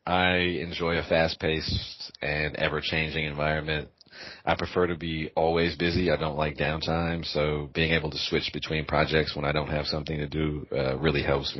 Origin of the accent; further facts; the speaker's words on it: Oakland, California, United States; also born or lived in Japan; now in Los Angeles, United States; I'm from Oakland, California. Born in Japan, raised in the Bay Area, and now in Los Angeles.